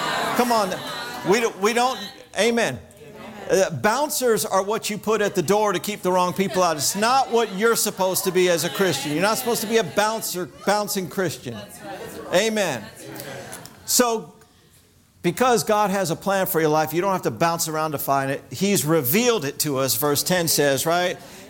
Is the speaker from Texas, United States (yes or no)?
no; Hollywood, Florida, United States; Well, I grew up in South Florida, Hollywood, Florida, right between Miami and Fort Lauderdale.